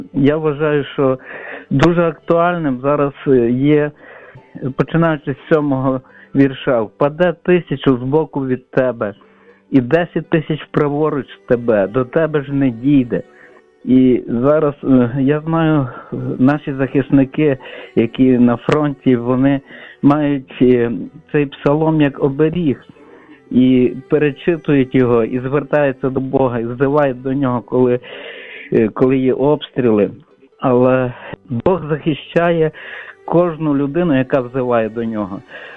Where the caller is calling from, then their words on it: Lviv, Lviv Oblast, Ukraine; я зі Львова, і дуже люблю вашу передачу.